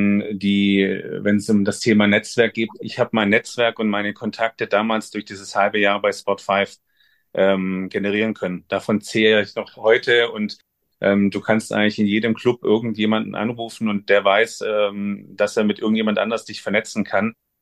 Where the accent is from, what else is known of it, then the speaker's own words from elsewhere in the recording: Stuttgart, Baden-Württemberg, Germany; Klar, ich komme aus Süddeutschland oder aus Stuttgart. Daher hat sich dann natürlich schon in die Heimat gezogen.